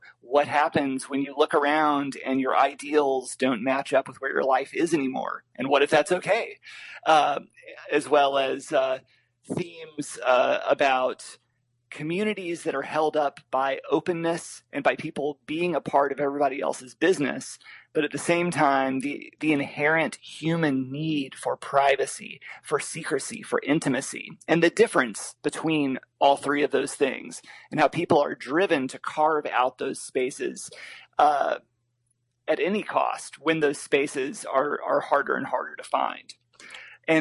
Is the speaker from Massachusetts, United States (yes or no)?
no; Arkansas, United States; in the Ozark Mountains in Arkansas, my home state.